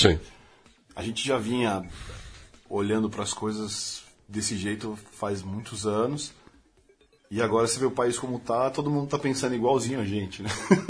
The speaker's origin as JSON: {"language": "Portuguese", "country": "Brazil", "said": "nada contra, mas é que eu sou brasileiro e tal"}